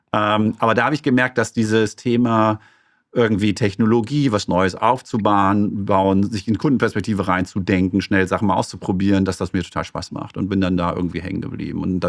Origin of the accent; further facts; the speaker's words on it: Herten, North Rhine-Westphalia, Germany; also born or lived in Herne; Ich bin Kind des Ruhrgebiet. Ich bin wirklich in Herten groß geworden und in Herne geboren. Das ist schon echt nicht schön.